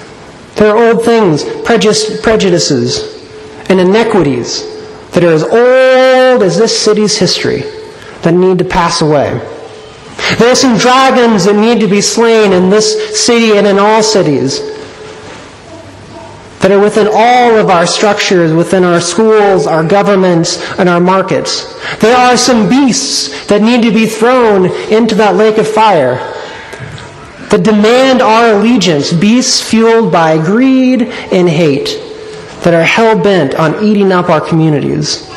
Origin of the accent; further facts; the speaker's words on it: Illinois, United States; Now I'm from Illinois, and either this author is talking about a different place